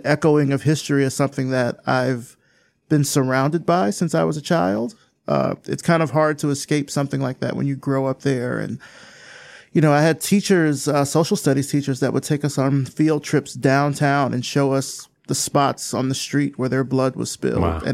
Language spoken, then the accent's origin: English; Selma, Alabama, United States; I'm from Selma, Alabama.